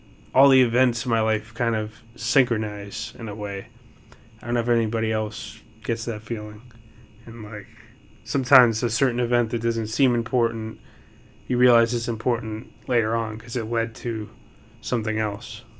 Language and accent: English; New Jersey, United States; Well, I mean, I'm from New Jersey, so I guess I'm just kind of, like, I've always been here.